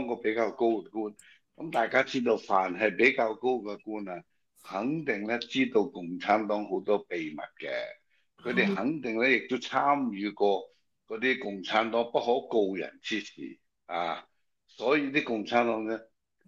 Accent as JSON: {"language": "Cantonese", "country": "Hong Kong", "said": "我哋香港人讲咩？"}